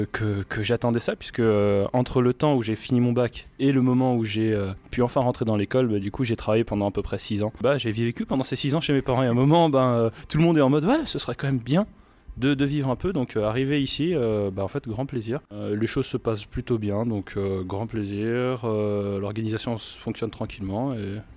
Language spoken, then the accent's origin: French; Auvergne-Rhône-Alpes, France; Donc moi, je viens de Haute-Savoie, et du coup, ça me fait à peu près 5-6 heures de route pour venir.